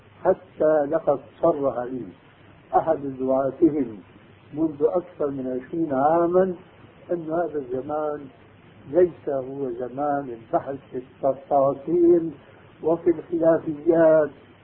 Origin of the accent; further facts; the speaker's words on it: Damascus, Damascus Governorate, Syria; ألفت رسالة عندنا في دمشق